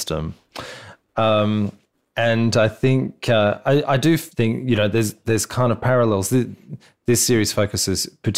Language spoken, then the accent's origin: English; Canberra, Australian Capital Territory, Australia; Yeah, well, and in Canberra, my hometown as well.